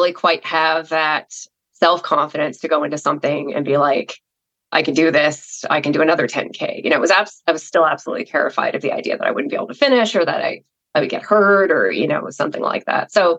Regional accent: Canada; as a Canadian

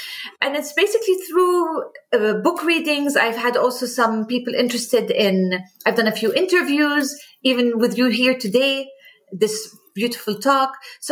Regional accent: Amman, Amman Governorate, Jordan; It's available in Jordan, my hometown, Amman, in Al Ahliya bookstore.

